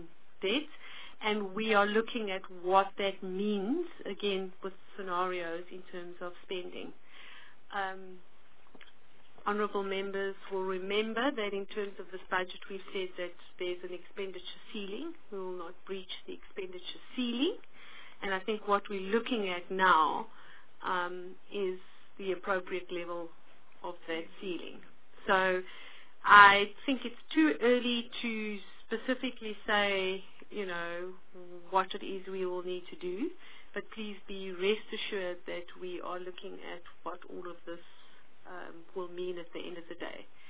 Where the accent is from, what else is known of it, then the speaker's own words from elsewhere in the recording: Eastern Cape, South Africa; I come from the Eastern Cape